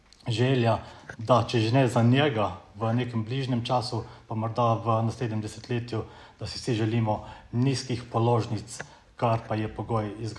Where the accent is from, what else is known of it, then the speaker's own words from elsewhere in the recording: Lower Sava, Slovenia; prihajam iz Posavja